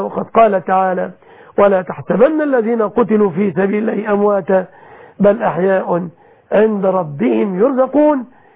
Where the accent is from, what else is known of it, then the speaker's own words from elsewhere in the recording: Egypt; بلادنا مصر